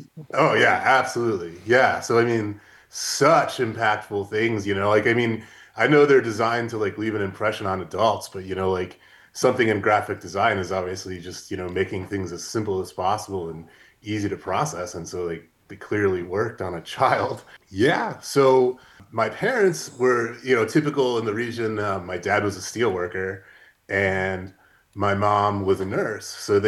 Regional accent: Griffith, Indiana, United States; I was born in the region, which I think probably most of the listeners know is Northwest Indiana. I was born in Griffith, and I live next to railroad tracks

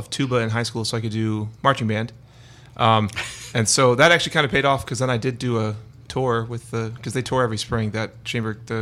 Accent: Towson, Maryland, United States; We are originally from Towson, Maryland, which is right outside of Baltimore, Maryland. And we went to middle school and high school together as young people, like you do.

